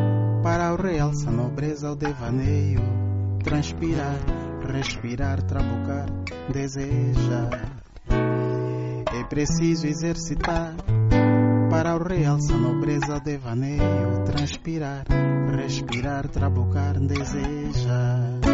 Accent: Angola; Nós somos angolanos, somos todos irmãos da mesma terra.

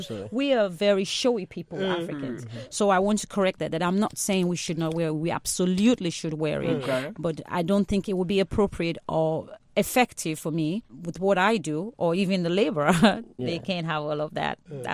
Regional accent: Sierra Leone; And I'm from Sierra Leone, so a lot of that is very westernized.

